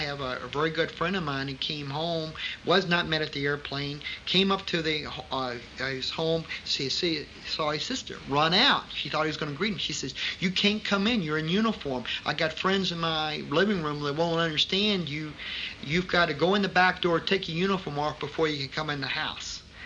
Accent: Virginia, United States; Now, I was from the South in the United States, which is the Virginia, the old Confederacy, from the Civil War.

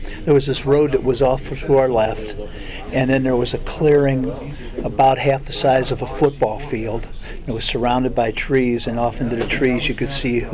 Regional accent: St. Louis, Missouri, United States; they sent me to Fort Leonard Wood because I was from St. Louis.

